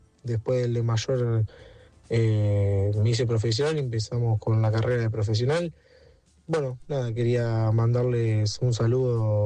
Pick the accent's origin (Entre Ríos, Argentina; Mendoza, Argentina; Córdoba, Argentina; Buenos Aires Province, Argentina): Buenos Aires Province, Argentina; Las Flores; Yo soy de Las Flores, provincia de Buenos Aires.